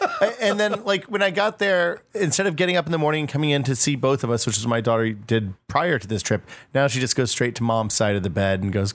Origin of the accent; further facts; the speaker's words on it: East Coast, United States; Like growing up on the East Coast and then coming out here and seeing what mountains out here